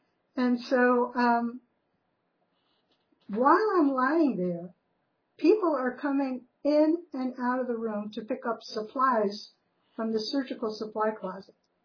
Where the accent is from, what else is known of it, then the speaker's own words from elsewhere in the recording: East Coast, United States; I grew up on the East Coast and spent all my days on the beach and in the water.